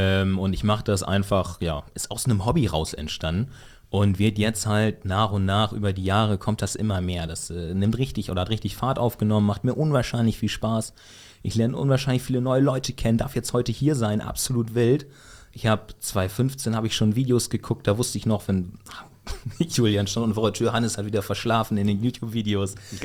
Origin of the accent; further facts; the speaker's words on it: Lower Saxony, Germany; Ich komm vom Dorf, komme aus dem Osnabrücker Land